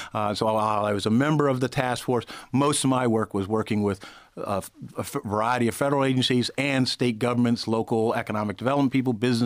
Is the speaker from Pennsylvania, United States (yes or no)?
yes; Pittsburgh, Pennsylvania, United States; I grew up in Pittsburgh, and it went through the steel changes.